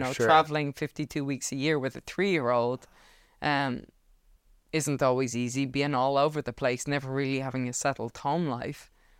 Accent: Ireland; Like, so I'm Irish, right?

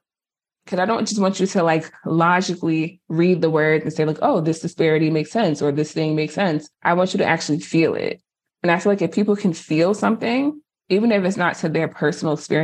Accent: New Jersey, United States; I'm from Jersey. My mouth doesn't move that way.

